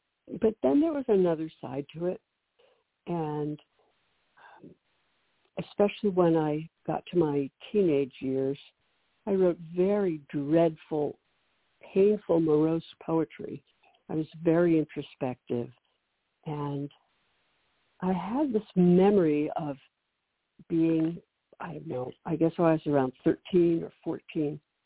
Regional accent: Baltimore, Maryland, United States; I grew up in Baltimore. I was born in Baltimore and grew up there.

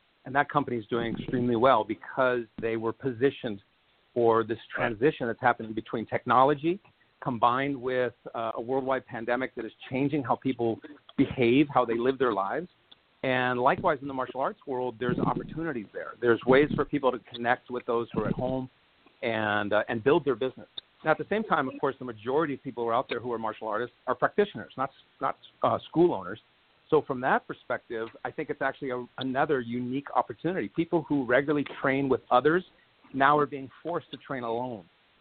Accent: Hawaii, United States; also born or lived in New York City, New York; I was born in the New York City area, but I moved to Hawaii when I was a boy. I grew up there.

